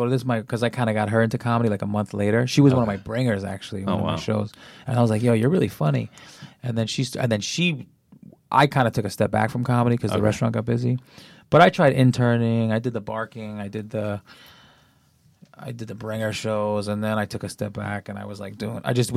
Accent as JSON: {"language": "English", "town": "Brooklyn", "region": "New York", "country": "United States", "said": "I'm Colombian from Brooklyn."}